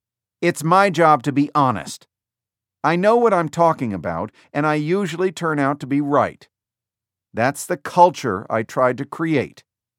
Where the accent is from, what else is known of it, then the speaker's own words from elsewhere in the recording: California, United States; but I don't know that way, because I am middle class from California.